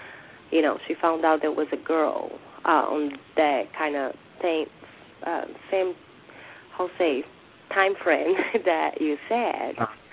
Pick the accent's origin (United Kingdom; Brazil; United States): Brazil; English is a second language; No, I'm from Brazil, and I try normally cook, you know, very lean or fish or, you know, grill, chicken.